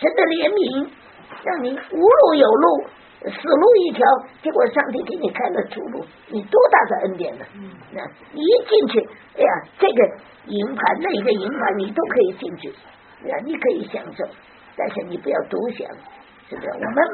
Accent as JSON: {"language": "Chinese", "country": "China", "said": "我们中国人最多，你到海外哪个国家都有中国人，多得不得了"}